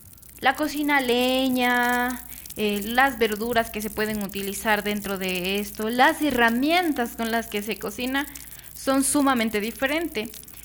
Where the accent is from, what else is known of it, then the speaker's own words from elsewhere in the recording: Ecuador; No, pero yo, porque soy ecuatoriana.